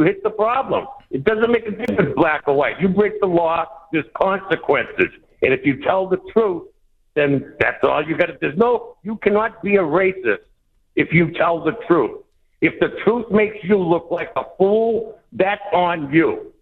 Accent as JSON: {"language": "English", "town": "Boston", "region": "Massachusetts", "country": "United States", "tie": "born or raised there", "said": "I'm 70 years old. I grew up in Boston on the streets."}